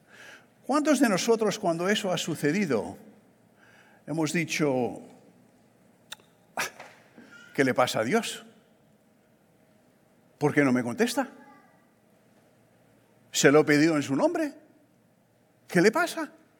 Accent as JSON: {"language": "Spanish", "town": "Barcelona", "region": "Catalonia", "country": "Spain", "tie": "born or raised there", "said": "Yo fui criado en Barcelona, mar Mediterráneo."}